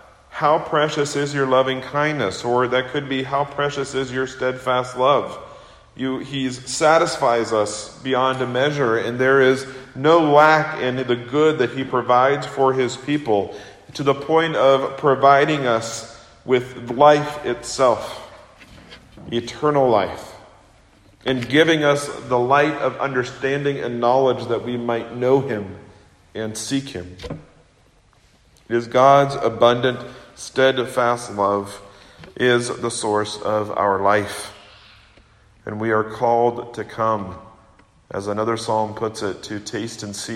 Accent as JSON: {"language": "English", "town": "Kansas City", "country": "United States", "tie": "born or raised there", "also_born_or_lived": "Seattle", "said": "Growing up in Kansas City, I always had access to and could see and drove across the Missouri River."}